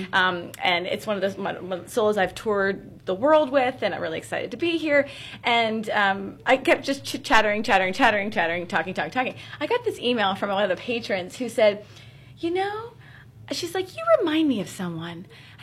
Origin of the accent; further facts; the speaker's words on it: Rural Valley, Pennsylvania, United States; also born or lived in Monroeville; I'm a small town girl, you know. I grew up in Rural Valley, Pennsylvania, and also spent time in a lot of time in Monroeville between both my parents.